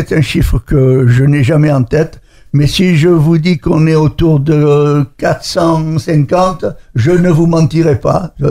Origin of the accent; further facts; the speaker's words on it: Southern France, France; accent: southern French; moi je suis plutôt, à mon accent vous l'avez reconnu, un gars du Sud